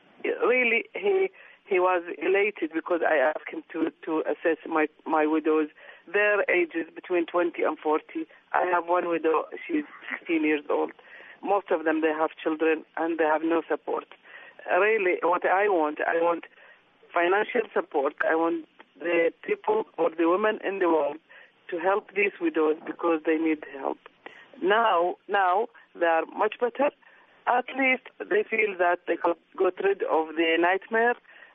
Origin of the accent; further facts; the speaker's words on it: Diwaniya, Al-Qādisiyyah, Iraq; English is a second language; because I'm in my hometown working, the women, they don't only complain for me their health problem, but they tell me stories of their lives. I know they suffered a lot. They have no money. There are 7% of the women in Diwaniya are young widows